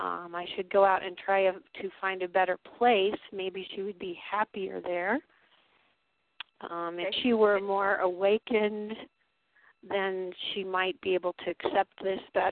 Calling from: Colorado, United States; from Colorado.

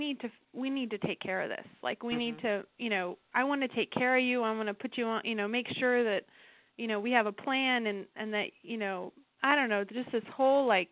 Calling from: California, United States; I'm calling from California.

